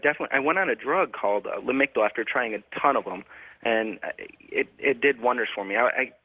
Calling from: Bellingham, Washington, United States; I'm calling from Bellingham, Washington.

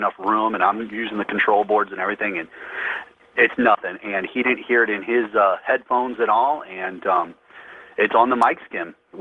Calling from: St. Louis, Missouri, United States; I'm calling from St. Louis, Missouri, sir.

